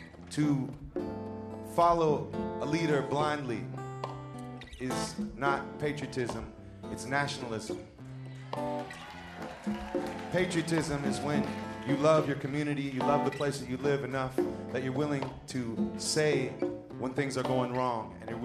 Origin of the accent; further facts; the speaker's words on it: United States; I realized that I'd been told a lot of things about Cuba growing up in America, what a terrible place it was.